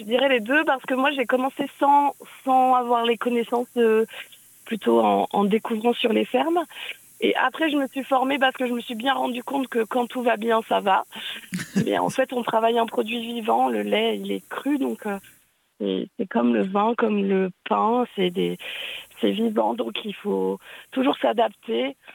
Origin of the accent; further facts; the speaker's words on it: Bourgogne-Franche-Comté, France; En plus, moi, je suis partie du Morvan pendant 10 ans, faire un peu le tour de France pour apprendre.